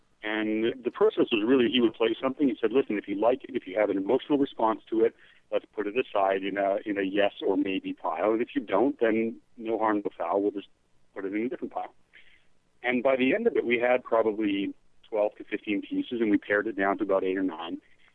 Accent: Calgary, Alberta, Canada; there was an old joke when we were growing up with my teacher in Calgary.

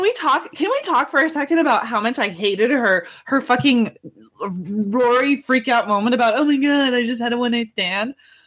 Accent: Montana, United States; I say that as a Montanan where we have our own problems, but.

